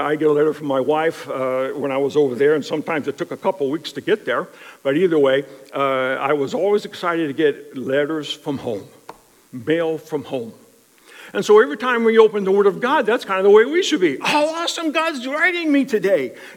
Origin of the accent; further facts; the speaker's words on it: Arizona, United States; also born or lived in Ohio; Growing up in Arizona, although being born in Ohio, and the story is long and lengthy, but growing up in Arizona